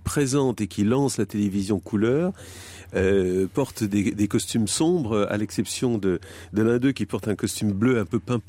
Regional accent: Belgium; j'ai grandi en Belgique, mais je regardais la télévision française grâce à l'émetteur de Lille.

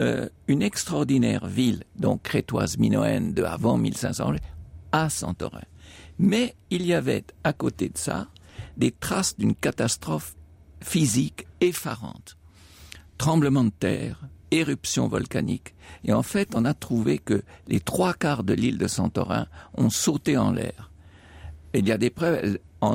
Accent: Rome, Lazio, Italy; born there; also born or lived in Morocco; je suis né à Rome et puis la guerre a éclaté alors.

